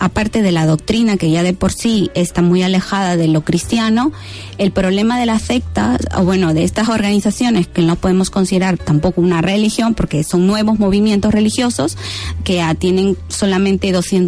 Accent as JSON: {"language": "Spanish", "country": "Peru", "said": "Yo estaba en Perú, en mi ciudad de origen, y me mandaron a Ecuador, Guayaquil."}